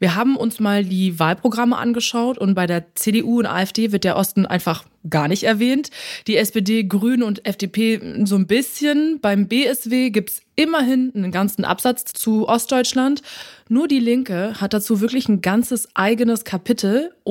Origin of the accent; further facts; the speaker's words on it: Paris, Île-de-France, France; Ich bin auch aus dem Brennpunkt, aber in Paris.